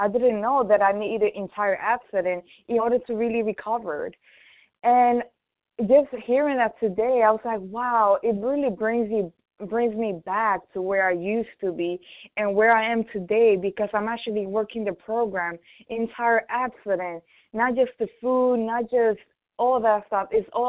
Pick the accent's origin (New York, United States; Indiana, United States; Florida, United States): New York, United States; New York City; I'm from New York City, Eastern Time.